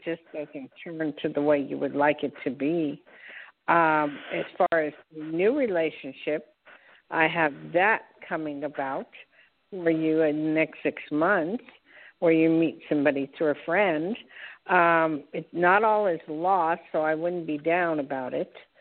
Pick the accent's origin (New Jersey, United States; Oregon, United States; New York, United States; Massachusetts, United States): New Jersey, United States; Oh, that's where my aunt lived, Marlton. I'm from Jersey.